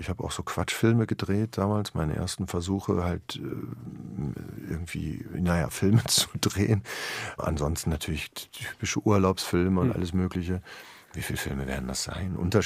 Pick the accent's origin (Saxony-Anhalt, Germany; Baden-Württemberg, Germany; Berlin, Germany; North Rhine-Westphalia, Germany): North Rhine-Westphalia, Germany; Herdecke; also born or lived in Hagen; sodass meine Mutter, gebürtige Hagenerin, an den Ort ihrer Geburt gegangen ist. Und da bin ich zur Welt gekommen, ansonsten bin ich in Herdecke groß geworden.